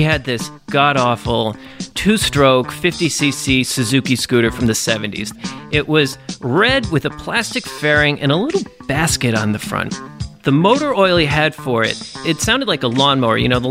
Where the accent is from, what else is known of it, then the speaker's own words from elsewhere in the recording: New York City, New York, United States; because of course I'm a New Yorker